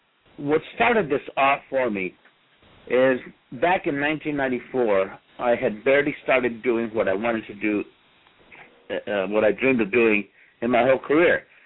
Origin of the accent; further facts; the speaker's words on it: Roswell, New Mexico, United States; I went to see my mom in Roswell, New Mexico, which is my hometown.